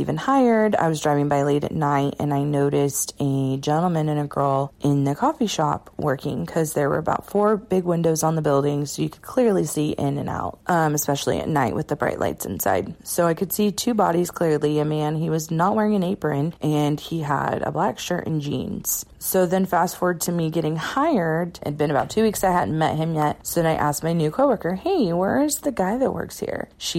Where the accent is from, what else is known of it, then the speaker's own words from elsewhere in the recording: Bakersfield, California, United States; I am from Bakersfield, California